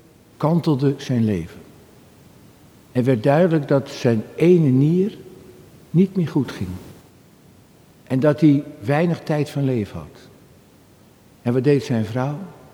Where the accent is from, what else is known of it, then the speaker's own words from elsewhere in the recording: Halfweg, North Holland, Netherlands; born there; Het was de zoete inval in Halfweg, de plek waar ik geboren ben, vlakbij Amsterdam.